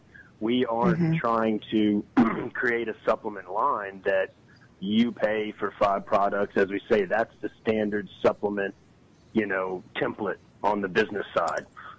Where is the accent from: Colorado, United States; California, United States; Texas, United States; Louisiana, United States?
Louisiana, United States; West Monroe; I grew up in West Monroe, Louisiana, where the Duck Dynasty guys are, you know. Went down to Tulane and played football and baseball.